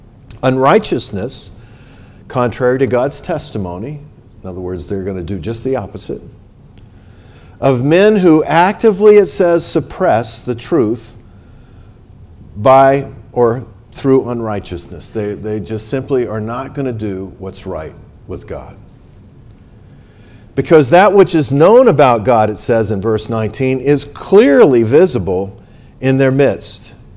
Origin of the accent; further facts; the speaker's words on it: East Coast, United States; born there; I was born on the East Coast. You didn't see anything like that on the East Coast.